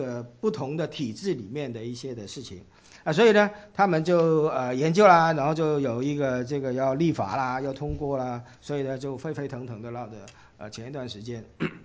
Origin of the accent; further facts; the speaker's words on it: Hong Kong; 所以呢就是因为我是从香港来我就从来没有听过这个三步走这个词，